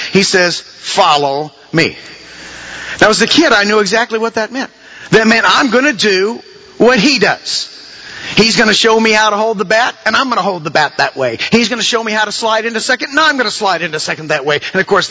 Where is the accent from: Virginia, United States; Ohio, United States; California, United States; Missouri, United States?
Missouri, United States; My father, I'm from Missouri, by the way. I'm from the Boot Hill area. Cape Girardeau, Jackson, everybody knew … you know.